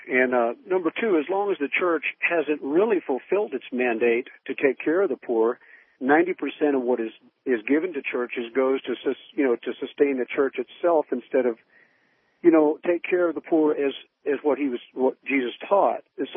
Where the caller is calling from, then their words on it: Santa Fe, New Mexico, United States; Santa Fe, New Mexico.